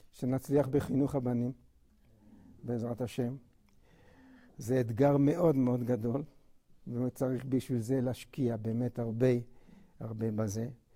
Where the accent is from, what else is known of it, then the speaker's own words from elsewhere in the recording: Tel Aviv, Tel Aviv District, Israel; אני גדלתי בתל אביב, בסביבה חילונית לחלוטין.